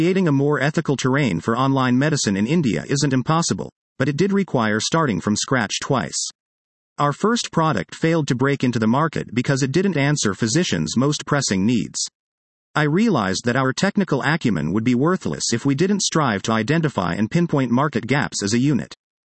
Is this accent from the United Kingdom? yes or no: no; Iran; moved away; also born or lived in Mexico / United States; Growing up in Iran and having lived in Mexico in the US